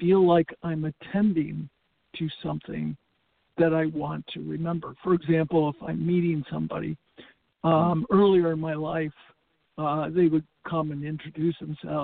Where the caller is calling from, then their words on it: Winter Haven, California, United States; I'm currently in Winter Haven, California.